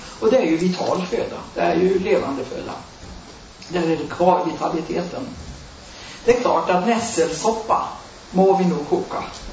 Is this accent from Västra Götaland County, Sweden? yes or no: yes; Vara, Västra Götaland County, Sweden; Tänk, det finns ett ord som heter Vara, och det är min hemort.